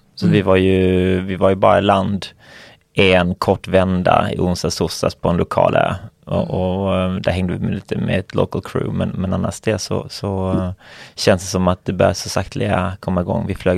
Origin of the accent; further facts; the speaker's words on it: Malmö, Skåne, Sweden; jag är från Malmö.